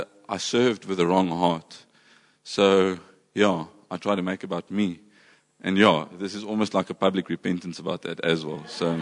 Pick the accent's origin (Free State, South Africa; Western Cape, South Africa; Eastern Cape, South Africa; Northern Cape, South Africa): Western Cape, South Africa; Mossel Bay; We come from Mossel Bay.